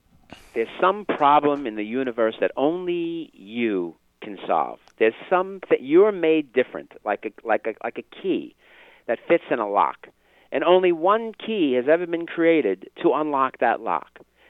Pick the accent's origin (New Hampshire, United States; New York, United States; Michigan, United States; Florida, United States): New York, United States; Brooklyn; I'm from Brooklyn, New York. It's not too hard to figure that out. I grew up in Brooklyn in a, you know, not a very religious household.